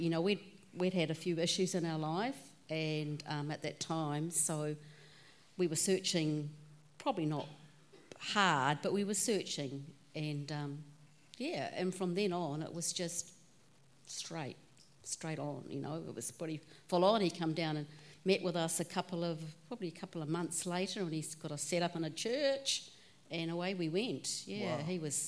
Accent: New Zealand; We journeyed down from New Zealand, obviously from my accent, and journeyed down to Wellington where my brother was working.

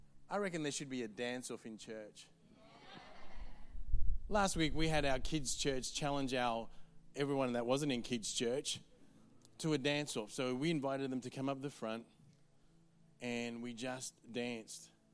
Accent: South Africa; Maybe back in Africa. I don't know. I'm from South Africa.

